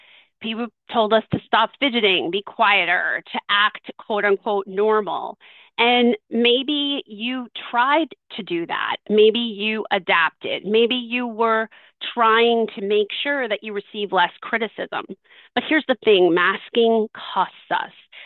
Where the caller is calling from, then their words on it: Concord, Massachusetts, United States; I'm joining you from Concord, Massachusetts